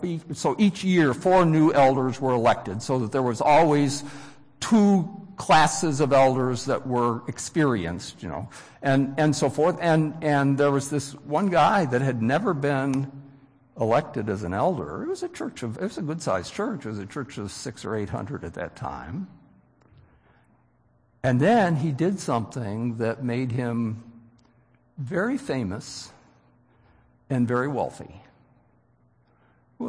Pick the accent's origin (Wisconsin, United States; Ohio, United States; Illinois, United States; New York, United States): Illinois, United States; Wheaton; I grew up in Wheaton, Illinois, and in my home church was a very, very fine man that had 11 children.